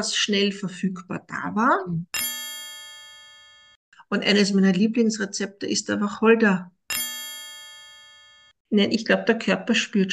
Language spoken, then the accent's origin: German; Wirthofen an der Deyer, Lower Austria, Austria; Ich komme aus Österreich, aus dem Waldviertel, genau genommen aus Wirthofen an der Deyer. Bin dort auch aufgewachsen. Wir haben noch sehr viel Natur zum Glück dort, wo ich herkomme.